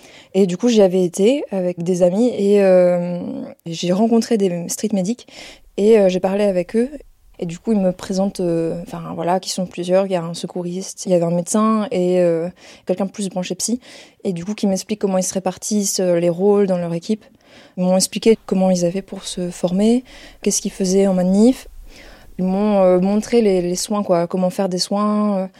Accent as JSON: {"language": "French", "town": "Poitiers", "region": "Nouvelle-Aquitaine", "country": "France", "said": "Je viens de Poitiers et là, en ce moment, dans la vie, je vais faire une formation pour apprendre à fabriquer des bateaux à l'ancienne."}